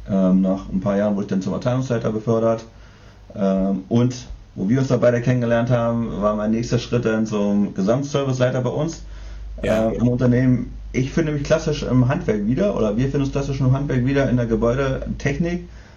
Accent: Saxony-Anhalt, Germany; born there; now in Quickborn, Germany; Etwas nördlicher von Hamburg, Quickborn. Bin geboren in Sachsen-Anhalt.

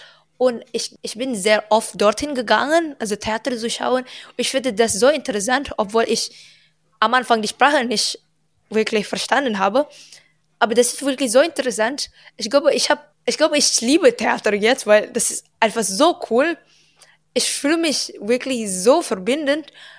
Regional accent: Indonesia; German is a second language; Ich komme aus Indonesien

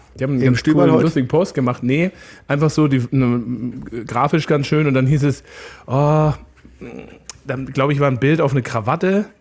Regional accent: Bavaria, Germany; Bei uns, ich bin ja aus Oberbayern

